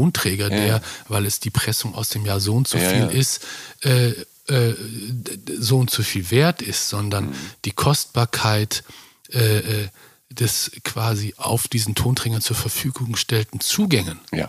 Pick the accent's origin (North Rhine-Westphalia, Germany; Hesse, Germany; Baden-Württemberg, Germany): North Rhine-Westphalia, Germany; Es gab das Forum Enger, unweit von dem, wo ich aufgewachsen bin